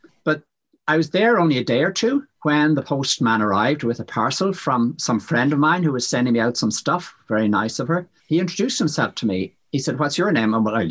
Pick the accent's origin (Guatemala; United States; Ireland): Ireland; Dublin, Leinster; where I grew up in Dublin